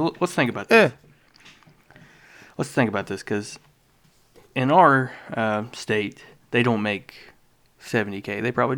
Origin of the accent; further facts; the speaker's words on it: United States; born there; I wasn't born in fucking Africa. I was born in America.